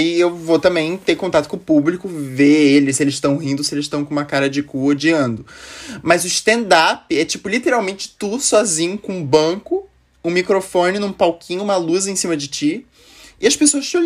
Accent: Florianópolis, Santa Catarina, Brazil; accent: manezinho; Que eu sinto que eu perdi muito sotaque, manézinho, que eu sou de Floripa. Eu sinto que eu perdi muito sotaque.

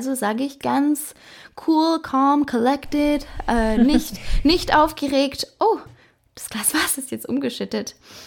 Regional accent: Schwäbisch Hall, Baden-Württemberg, Germany; Das ist da, wo ich herkomme, hier in Schwäbisch Hall.

